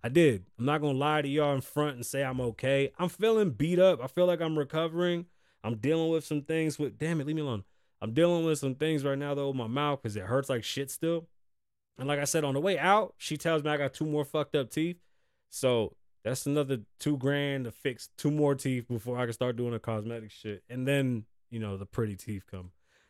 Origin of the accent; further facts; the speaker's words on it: Bronx, New York, United States; also born or lived in Las Vegas; I grew up with my grandparents, quick story time, I was born in the Bronx, New York, I grew up with my grandparents, they raised me. We moved back and forth across the country from Las Vegas to New York